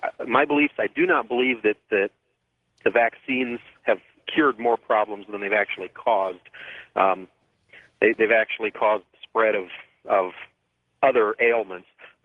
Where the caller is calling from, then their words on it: Omaha, Nebraska, United States; I'm calling from Omaha.